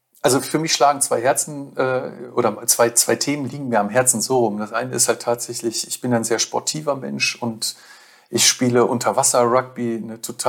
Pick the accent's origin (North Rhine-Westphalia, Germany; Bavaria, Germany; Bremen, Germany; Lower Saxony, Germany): Bremen, Germany; Ich werde sicherlich in Bremen auch wieder antreten, meine Heimatstadt.